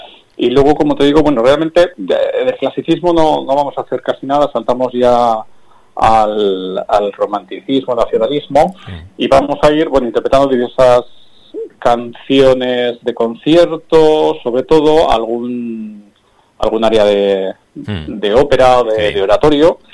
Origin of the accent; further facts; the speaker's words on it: Miranda de Ebro, Castile and León, Spain; Yo soy de Miranda de Ebro y empecé allí, pero bueno, luego ya pues pronto tuve que irme a los conservatorios de Vitoria, de San Sebastián.